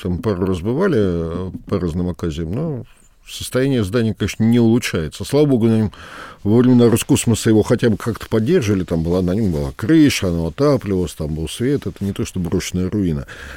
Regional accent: Moscow, Russia; я бы как уроженец Преображенского с вами поспорил бы.

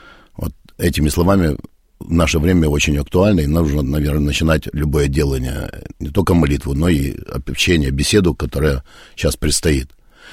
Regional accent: Odesa, Odesa Oblast, Ukraine; born there; Хотя я родился на Украине, в городе Одесса.

